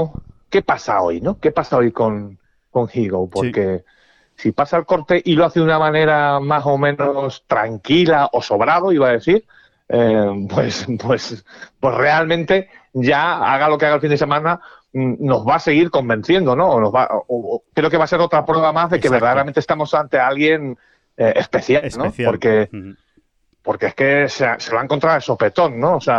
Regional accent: Spain; porque somos muy españoles

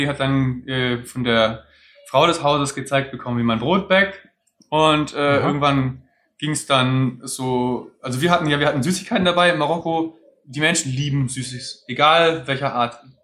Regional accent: Germany; Und das ist eine enorme Gratwanderung dann als Deutscher, wo man da eigentlich gewohnt ist, nein, vielen Dank, es ist in Ordnung, man lehnt das dankend ab.

